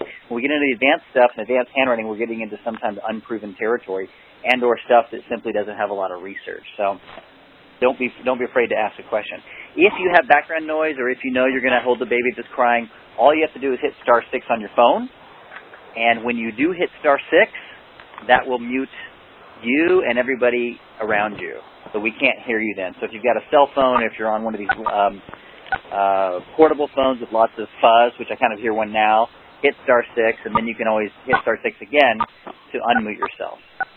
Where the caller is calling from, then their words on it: California, United States; I'm calling in from California, and there will be some background noise today.